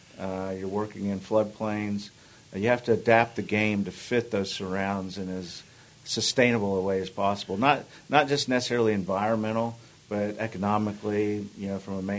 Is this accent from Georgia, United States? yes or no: yes; Atlanta, Georgia, United States; I grew up in Atlanta. Playing Atlanta Athletic Club was a dream when I was a kid.